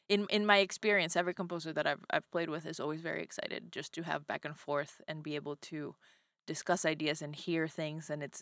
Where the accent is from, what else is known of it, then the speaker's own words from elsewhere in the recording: Venezuela; And it's a special piece because I'm from Venezuela. It's where I grew up. My whole family's from there.